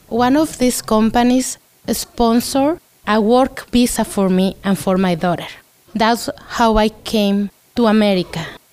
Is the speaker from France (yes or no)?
no; El Limón, Mexico; I'm from Mexico. In Mexico, where I was born, is in a small town called El Limón, which means lime, like the fruit. And there, we grow sugar cane, but we have every kind of fruit that you can imagine there